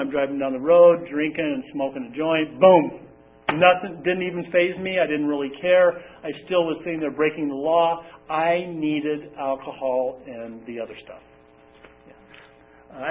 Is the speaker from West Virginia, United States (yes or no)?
no; San Diego, California, United States; So I grew up in San Diego.